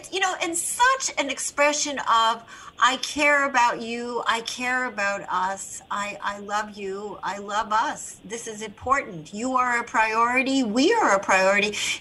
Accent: Canada; now in New York City, United States; I'm Canadian, live now in New York City.

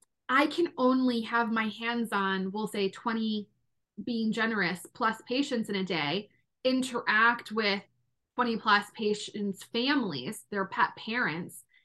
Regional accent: Detroit, Michigan, United States; And I was growing up in Detroit, Metro Michigan.

